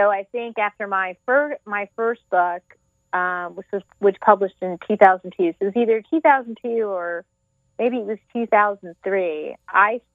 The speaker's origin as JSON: {"language": "English", "town": "Tampa", "region": "Florida", "country": "United States", "tie": "born or raised there", "said": "I'm also going to be at the Tampa Bay Festival of Reading, my hometown festival"}